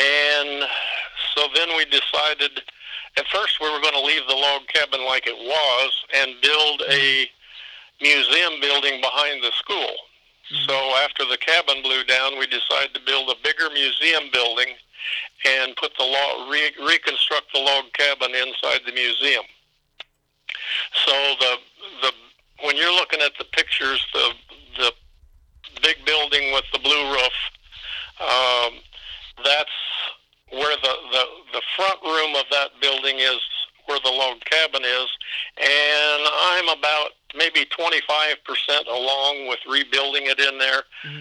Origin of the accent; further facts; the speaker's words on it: Ipava, Illinois, United States; All I know about Camp Ellis is that I grew up in Ipava